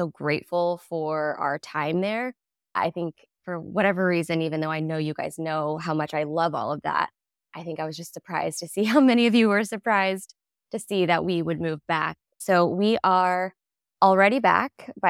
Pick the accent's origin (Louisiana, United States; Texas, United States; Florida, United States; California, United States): Florida, United States; Growing up in Florida, I didn't always take the proper and necessary precautions in the sun